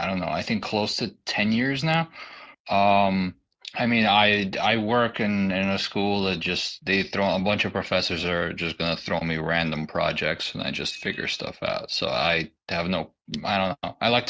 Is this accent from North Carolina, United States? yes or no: no; Brooklyn, New York, United States; Well, I'm Brooklyn, New York.